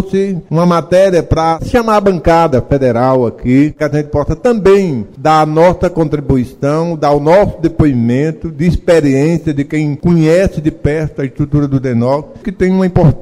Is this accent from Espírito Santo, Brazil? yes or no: no; Pentecoste, Ceará, Brazil; eu dou a referência lá do nosso município, da minha terra natal, Pentecoste